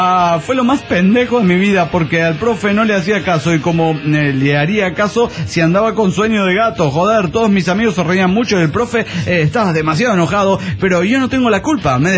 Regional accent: León, Guanajuato, Mexico; Sí, me los traje de mi tierra, León, Guanajuato.

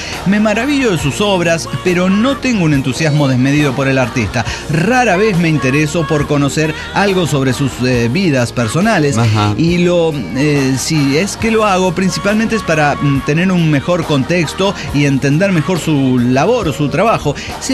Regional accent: Mexico; Como buen mexicano

